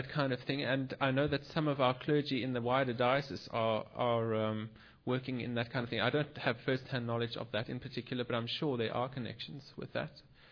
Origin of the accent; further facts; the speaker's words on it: Cape Town, Western Cape, South Africa; now in Dallas, United States; I come from South Africa in Cape Town. I'm studying in Dallas at the moment, of all places, at Perkins School of Theology, which is connected to Southern Methodist University. I am Anglican, but I come from a long line of Methodist ministers, four generations of them.